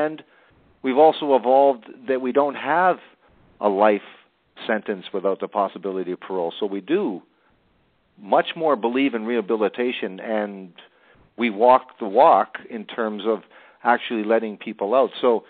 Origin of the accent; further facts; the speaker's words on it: Canada; I'm Canadian too